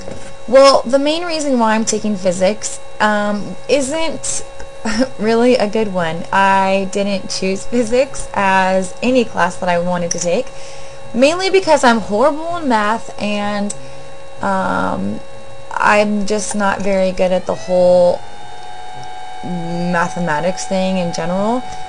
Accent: Dinuba, California, United States; I was very active in my hometown, coaching swim teams and volleyball teams for summer leagues, and just pretty much giving to my community all that I could. After I graduated from Dinuba High School, which was our hometown high school

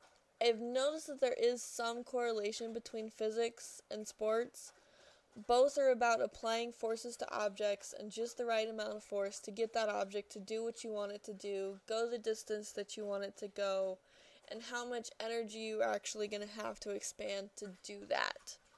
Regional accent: Simi Valley, California, United States; I was born and raised in Simi Valley, California. I'm a transfer student, and this is my first semester at San Diego.

